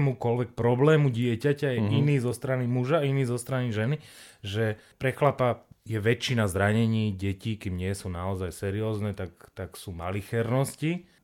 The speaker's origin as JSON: {"language": "Slovak", "region": "Záhorie", "country": "Slovakia", "tie": "born or raised there", "said": "Ktokoľvek, kto sa ma pýta, odkiaľ som, odkiaľ pochádzam, tak ja som Záhorák."}